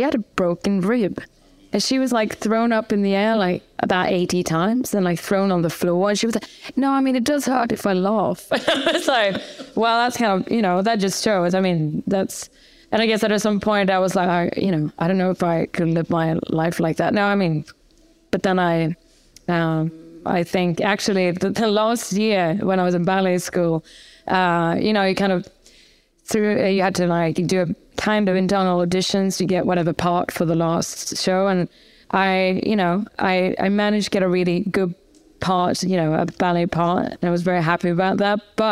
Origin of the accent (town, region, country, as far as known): Gothenburg, Västra Götaland, Sweden; born or raised there